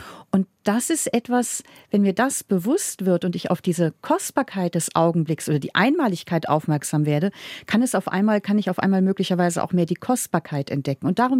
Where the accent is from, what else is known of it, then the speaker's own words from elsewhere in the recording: Germany; moved away as an adult; also born or lived in Munich; now in Vienna, Austria; Ich bin Deutsche, habe auch lange hier in München gelebt, aber lebe jetzt derzeit in Wien.